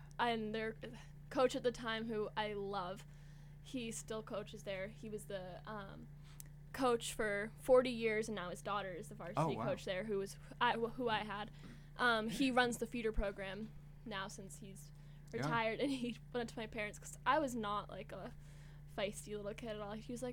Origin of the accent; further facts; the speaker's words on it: Belfast, Maine, United States; So I'm from Belfast, Maine, a town on the coast, pretty big tourist town. And went to high school there, grew up there my whole life.